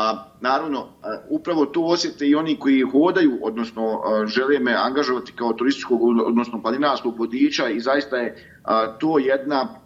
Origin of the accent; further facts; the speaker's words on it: Gornji Vakuf, Federation of Bosnia and Herzegovina, Bosnia & Herzegovina; also born or lived in Zenica; rođen sam dakle u Zenici 87. godine, sve do svoje 7. godine, dakle do polaska u osnovnu školu, živio sam u Gornjem Vakufu